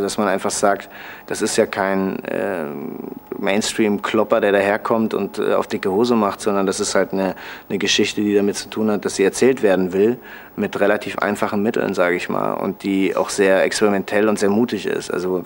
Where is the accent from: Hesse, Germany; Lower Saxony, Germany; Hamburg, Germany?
Hamburg, Germany; Und ich bin ja Hamburger